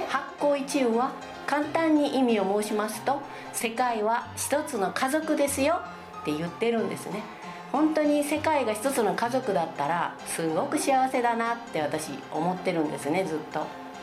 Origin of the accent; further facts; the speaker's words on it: Takamatsu, Kagawa, Japan; 私は高松市から来ました